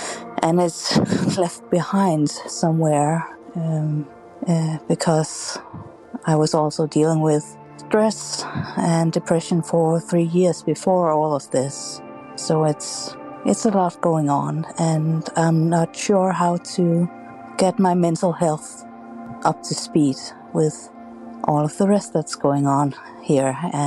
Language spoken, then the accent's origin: English; Denmark; I'm from Denmark.